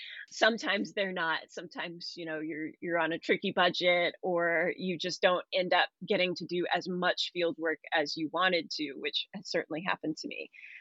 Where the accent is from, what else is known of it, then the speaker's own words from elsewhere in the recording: Atlanta, Georgia, United States; I'm from Atlanta, so my home convention is Dragon Con.